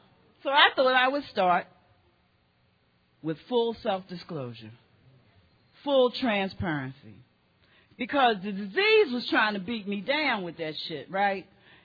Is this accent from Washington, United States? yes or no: no; Baltimore, Maryland, United States; I'm from Baltimore, and I love seafood, and they do not have it in Kentucky.